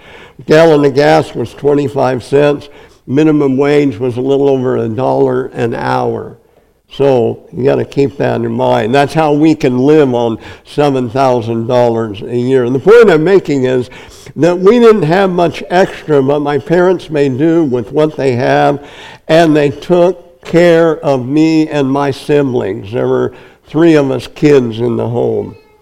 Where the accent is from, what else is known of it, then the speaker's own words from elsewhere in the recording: Napanee, Nebraska, United States; Last week I said I grew up in Napanee, Nebraska, and I had it all.